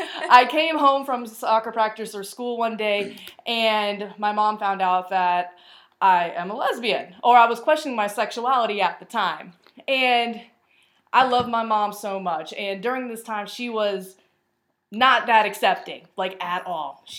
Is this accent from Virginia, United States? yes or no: yes; Fredericksburg, Virginia, United States; I'm 27 years old. I grew up in Fredericksburg, Virginia.